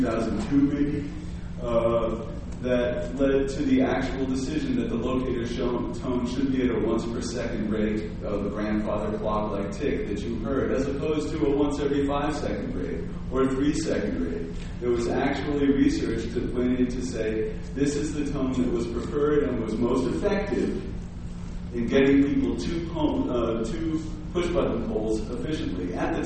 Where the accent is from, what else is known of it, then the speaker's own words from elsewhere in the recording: New York City, New York, United States; I'm a New Yorker, I grew up in the city